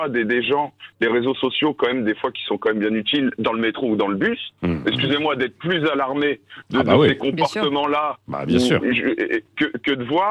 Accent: Toulouse, Occitanie, France; Moi, je suis de Toulouse

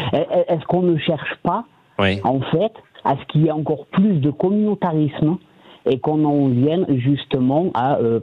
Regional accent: Toulouse, Occitanie, France; moi j'ai grandi à Bagatelle, c'est proche du Mirail à Toulouse, et honnêtement, moi, j'ai été dans l'école du quartier

